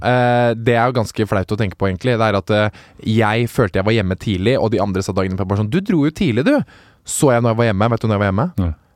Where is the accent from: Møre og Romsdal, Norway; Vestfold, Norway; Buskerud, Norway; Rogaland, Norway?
Vestfold, Norway; Stokke; Jeg kommer fra Stokke ja.